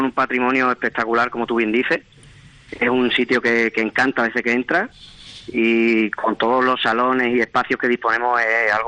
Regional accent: Extremadura, Spain; como buena banderada de Extremadura, de mi tierra que soy

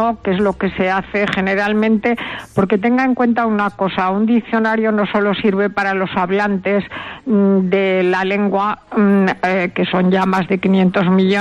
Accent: Molina de Aragón, Castilla-La Mancha, Spain; el que se acuerden los de mi tierra de nacimiento y de crianza, porque pasé en Molina de Aragón pues hasta que terminé mis estudios de preuniversitario.

